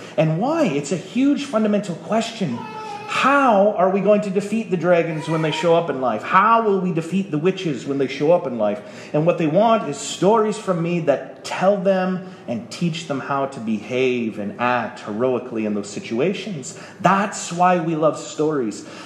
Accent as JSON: {"language": "English", "town": "Wingham", "region": "Ontario", "country": "Canada", "tie": "born or raised there", "said": "My brothers and I, we grew up in Wingham, or they did. I was there till I was 7, and we went back to Wingham, Ontario, 2 summers ago"}